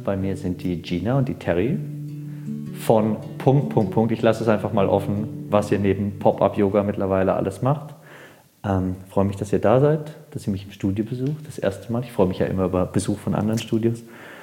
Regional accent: Baden-Württemberg, Germany; Ich bin aus Baden-Württemberg, ist einfach so.

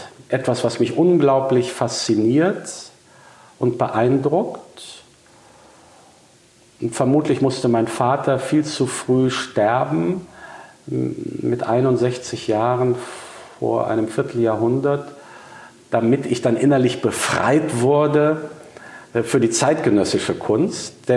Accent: North Rhine-Westphalia, Germany; in dem Münsterland, wo ich groß geworden bin

